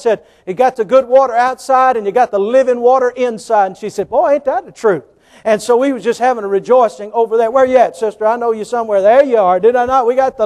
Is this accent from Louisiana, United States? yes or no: yes; Louisiana, United States; Growing up in South Louisiana, of course, we're accustomed to storms.